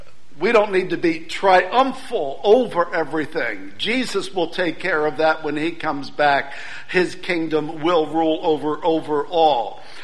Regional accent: United States; I'm an American. As an American, I've grown up in a culture where I am reminded that I have rights.

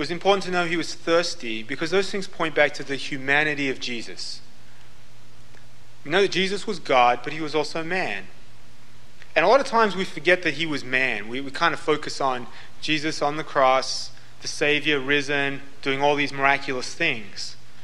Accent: Australia; Now, I'm an Australian, and Australians have very short memories because we're a new country.

